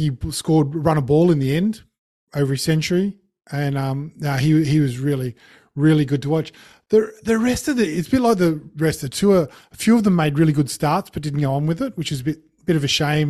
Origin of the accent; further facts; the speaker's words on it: Australia; Look, as even an Australian, proud Australian supporter, I can't speak highly enough of Stokes.